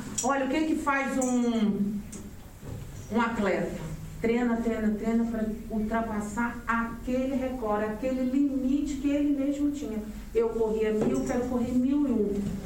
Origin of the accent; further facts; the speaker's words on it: Brazil; now in Portugal; Quando falam assim, ah … fala diferente porque ela é brasileira. Eu falo diferente, vem de outro continente.